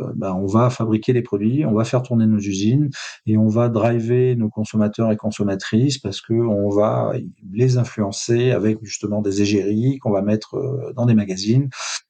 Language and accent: French; Marseille, Provence-Alpes-Côte d'Azur, France; J'ai accompagné des jeunes pousses de la cosmétique en Provence, puisque je suis marseillais